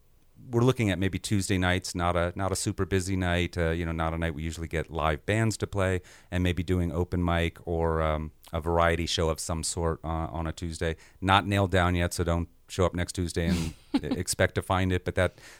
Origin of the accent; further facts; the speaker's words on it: New York, United States; my background is, you know, I grew up outside of New York in the late 70s